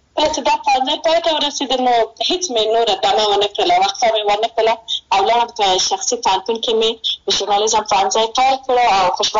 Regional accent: Maidan Wardak, Afghanistan; زه د میدان وردګ ولایت څخه یم

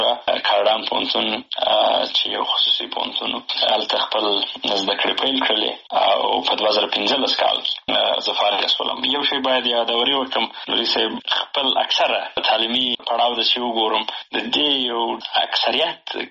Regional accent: Helmand, Afghanistan; also born or lived in Bagram / Pakistan / Kandahar / Nangarhar; دا څه موده وری وخت هغې نه وروسته بیا بېرته راغلی یو په هلمند کې. نو خاپوړي مې په هلمند کې کړي دي، ابتدایي مکتب مې وری شروع کړی، وروسته کندهار ته

